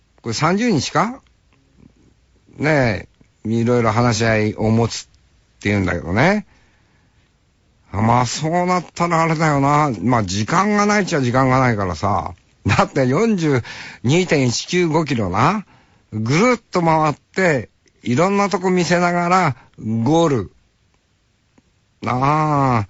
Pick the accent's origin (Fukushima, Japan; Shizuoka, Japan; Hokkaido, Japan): Hokkaido, Japan; まあ俺はね、その北海道民としてですね、札幌市民じゃないですから、足郎町民ですからね